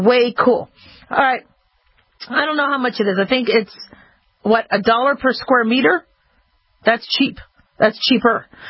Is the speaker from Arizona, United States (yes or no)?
yes; Phoenix, Arizona, United States; And I remember growing up in Phoenix where, you know, neighborhoods were really, really dark.